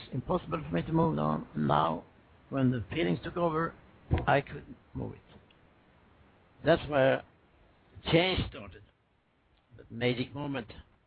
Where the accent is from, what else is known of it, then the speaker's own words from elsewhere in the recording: West Coast, Sweden; I was raised on the Swedish West Coast in a fishing family